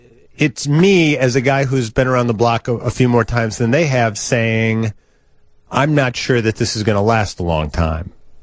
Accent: East Coast, United States; I'm from the East Coast.

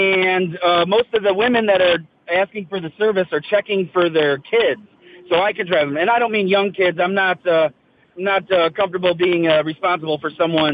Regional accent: Toledo, Ohio, United States; I actually have a wedding this weekend in Columbus, and I'm from Toledo, so it's about 2 hours and a half away.

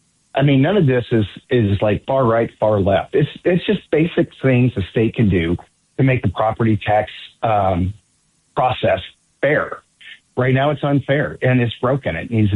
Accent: Great Bend, Kansas, United States; yeah, I grew up in Great Bend.

